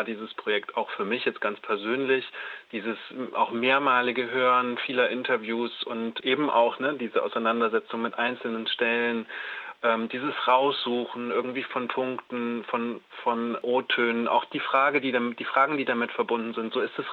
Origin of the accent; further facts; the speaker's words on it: West Germany, Germany; wir sind beide ja im Westen groß geworden. Meine Eltern kommen jetzt zwar aus dem Sozialismus, aber eben nicht aus der DDR.